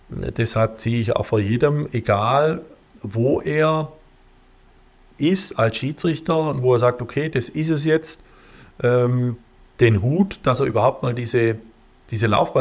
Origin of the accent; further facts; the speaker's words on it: Baden-Württemberg, Germany; Das ist bei uns in Württemberg die erste Stufe, wo du von neutralen Beobachtern begleitet wirst.